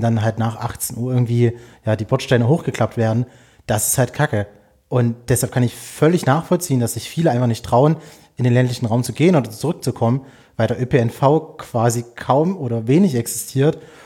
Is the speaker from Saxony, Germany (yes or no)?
yes; Saxony, Germany; ich war Stadtrat bei mir im Erzgebirge in meiner Heimatstadt